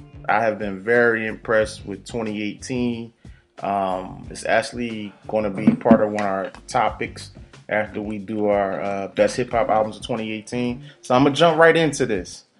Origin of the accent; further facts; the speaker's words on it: Philadelphia, Pennsylvania, United States; We both born and raised in Philly.